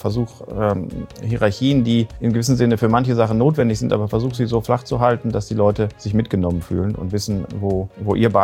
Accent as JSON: {"language": "German", "town": "Bielefeld", "region": "North Rhine-Westphalia", "country": "Germany", "tie": "born or raised there", "said": "Tatsächlich in Bielefeld. Geboren im Bereich Innenstadt, nicht weit von hier, bei Dr. Hartog und dann aufgewachsen in Hepen, zur Schule gegangen auf dem Helmholtz-Gymnasium, bis zum Abitur hier geblieben. Also ja, gebürtiger Bielefelder."}